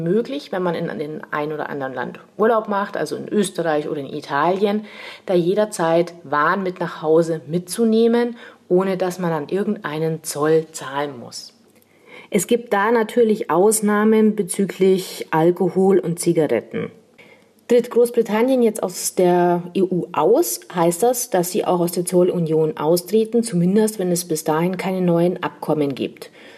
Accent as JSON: {"language": "German", "region": "Bavaria", "country": "Germany", "said": "Also diese Projekte gibt es auch bei uns in Bayern"}